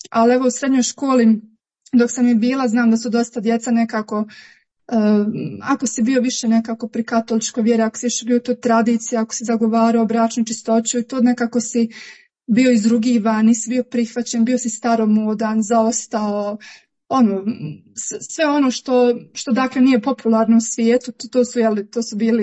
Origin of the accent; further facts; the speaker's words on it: Sarajevo, Federation of Bosnia and Herzegovina, Bosnia & Herzegovina; now in Orašje, Bosnia and Herzegovina; Rođena sam u Sarajevu i odrasla sam u Sarajevu i tamo sam jeli i radila i tako uglavnom. A sad trenutno živim i radim, odnosno radim i za Boga u Orašu.